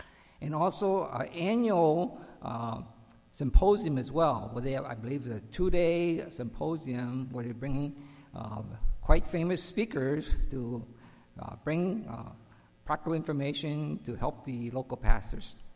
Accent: Michigan, United States; And he's a man of my heart because I'm from Michigan as well.

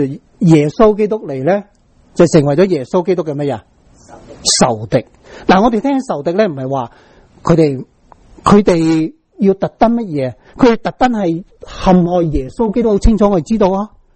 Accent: Guangdong, China; 我们广东人啊有句说话，这个说话呢几个几特别的

